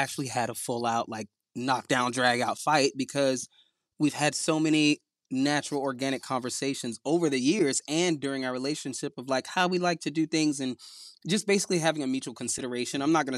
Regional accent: the South, United States; we're both from the South

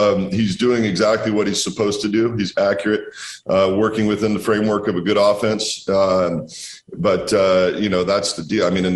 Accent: Walla Walla, Washington, United States; No, we're out here making wine in my hometown in Walla Walla.

